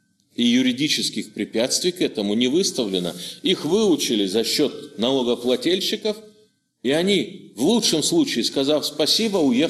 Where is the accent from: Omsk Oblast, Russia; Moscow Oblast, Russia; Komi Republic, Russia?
Omsk Oblast, Russia; и для меня вот север Омской области – это моя малая родина.